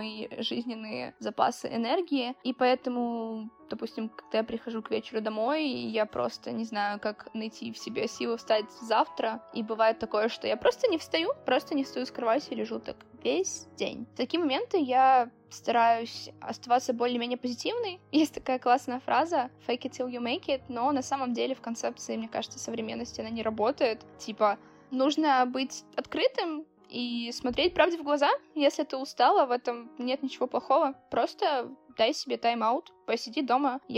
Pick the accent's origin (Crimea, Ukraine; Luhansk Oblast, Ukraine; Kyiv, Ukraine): Kyiv, Ukraine; now in Berlin, Germany; мне 19 лет, я студентка из Берлина, экс-социал-медиа-менеджерка, фото-контент-креаторша и, наверное, просто хороший человек из Киева.